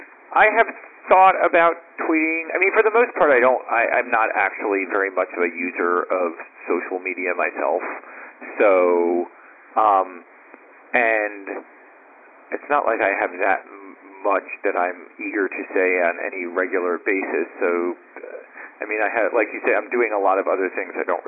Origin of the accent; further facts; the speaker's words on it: Oradell, New Jersey, United States; now in New York City, United States; I live in New York City. I'm a technology entrepreneur. I grew up in New Jersey in a town called Oradell, which is just 15 miles from New York City, so just a suburb of New York.